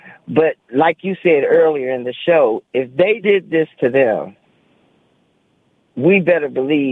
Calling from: Washington, District of Columbia, United States; calling from D.C.

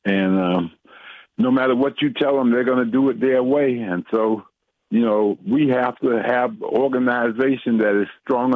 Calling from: Fort Washington, Maryland, United States; calling from Fort Washington, Maryland.

